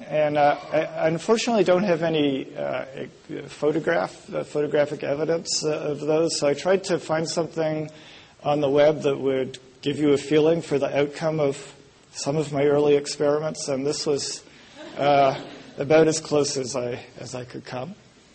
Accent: Canada; So I grew up mostly in Canada. In fact, we lived in one of the western suburbs.

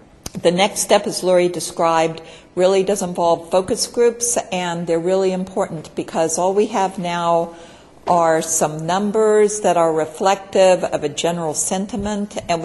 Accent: United States; I do have to say that, as an American, I was very struck by the high scores in diversity.

